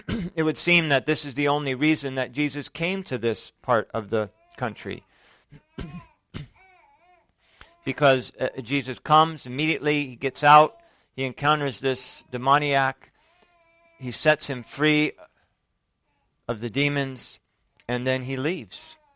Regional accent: Conroe, Texas, United States; If someone from another state asks you where you're from, I often say, from Houston. But if somebody from Houston asks me where I'm from, then I say, well, I'm from Conroe.

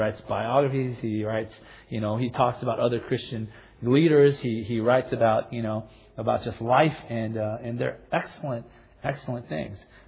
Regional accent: Gardena, California, United States; I'm not always comfortable going back to my hometown, you know, as Gardena.

